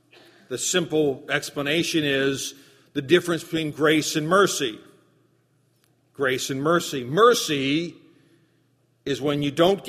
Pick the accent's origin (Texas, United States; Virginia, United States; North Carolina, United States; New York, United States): Virginia, United States; I grew up in Southern Virginia, and we had a day workers' dock down toward the railroad yard.